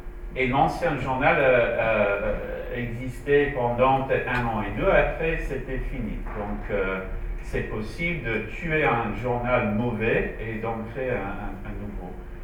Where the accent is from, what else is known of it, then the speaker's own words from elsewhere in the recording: Canada; French is a second language; je suis désolé, je suis canadien, je vais faire un bilingue, je vais essayer de parler français, mais les mots c'est en anglais.